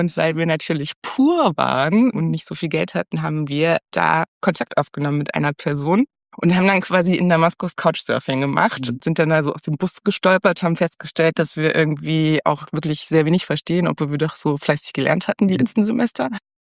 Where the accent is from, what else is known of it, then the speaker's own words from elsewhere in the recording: Leipzig, Saxony, Germany; Also ich komme ursprünglich aus Leipzig